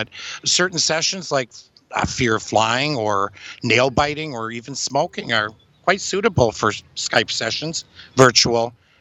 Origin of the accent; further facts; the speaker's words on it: Wisconsin, United States; I'm from Wisconsin, originally.